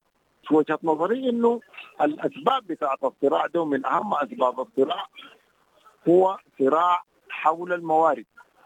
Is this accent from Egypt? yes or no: no; Kordofan, Sudan; خاصة عندنا في كردفان